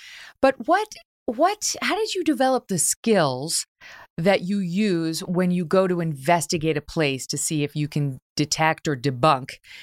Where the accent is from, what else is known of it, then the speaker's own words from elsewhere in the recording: Syracuse, New York, United States; also born or lived in Albany; I grew up in Syracuse and Albany